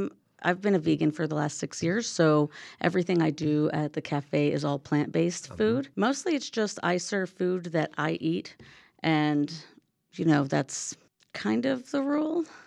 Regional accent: Brooklyn, New York, United States; moved away as an adult; also born or lived in Florida; I grew up in Brooklyn, New York.

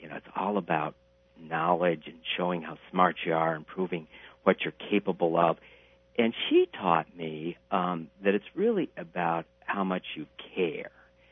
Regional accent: South Dakota, United States; The three of us kids … growing up in South Dakota

